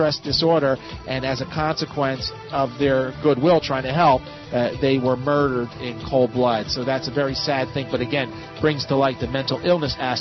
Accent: Philadelphia, Pennsylvania, United States; I'm from Philadelphia originally, Paul, and, you know, I'm a big fan of the American Revolution, big fan of the Founding Fathers and the history of this country, and it's, you know, lives and breathes in my hometown of Philadelphia.

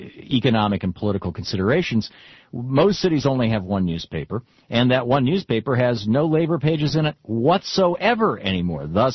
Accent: Michigan, United States; Back when I was a kid, there were several newspapers out of Detroit. I grew up in Michigan.

